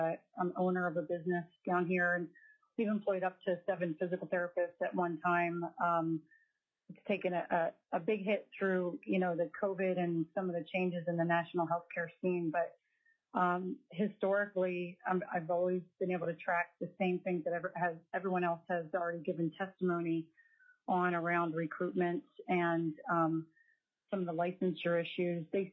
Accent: Ketchikan, Alaska, United States; I'm from Ketchikan, Alaska.

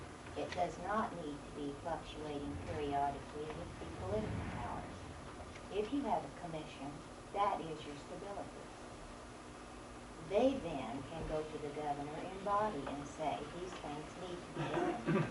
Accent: Anchorage, Alaska, United States; I am from Anchorage

